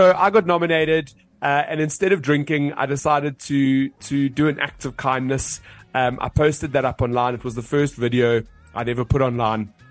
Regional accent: Johannesburg, Gauteng, South Africa; Actually, I'm from Joburg. I'm just going to throw that out there. People think I'm Cape Townian because I've got that Cape Townian tone.

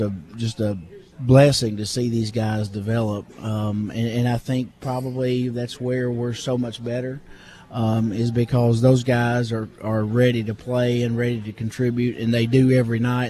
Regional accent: Kentucky, United States; I grew up in Kentucky, which basketball is kind of a way of life

